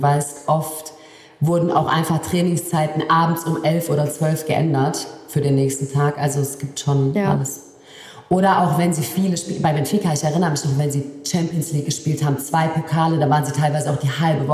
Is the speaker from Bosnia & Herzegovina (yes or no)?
yes; Bosnia & Herzegovina; German is a second language; Wir kommen ja aus Bosnien und sind Moslems